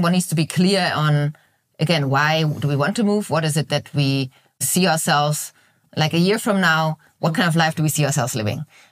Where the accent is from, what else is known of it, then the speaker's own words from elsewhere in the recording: Bonn, North Rhine-Westphalia, Germany; I grew up in Bonn, so it's kind of like the same area.